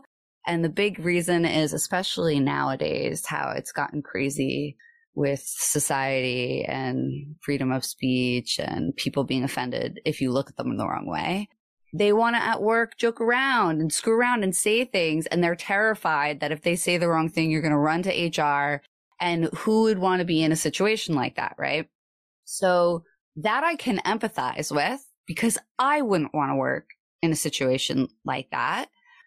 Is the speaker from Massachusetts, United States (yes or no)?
no; New Jersey, United States; So I'm from New Jersey. New Jersey's considered the armpit of America.